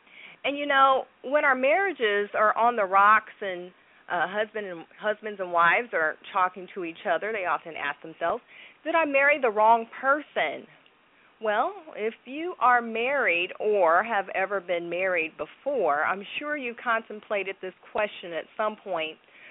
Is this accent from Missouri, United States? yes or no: yes; Kansas City, Missouri, United States; the University of Missouri, Kansas City, which is in my hometown.